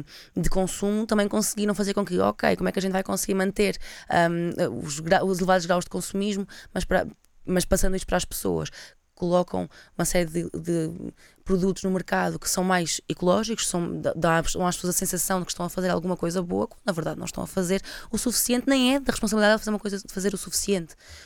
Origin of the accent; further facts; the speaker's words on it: Coimbra, Centro, Portugal; Eu sou cá de Coimbra e eu lembro-me quando fui para a universidade